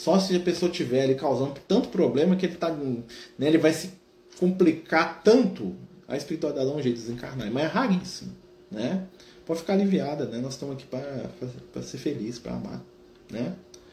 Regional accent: Goiás, Brazil; now in Salvador, Brazil; Sou goiano e moro em Salvador.

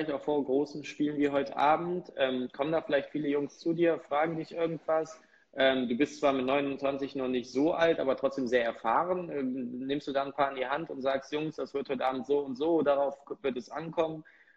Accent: Cologne, North Rhine-Westphalia, Germany; Aber tatsächlich als gebürtiger Kölner kann ich schon verstehen, dass der erste FC Köln auch sehr interessant war.

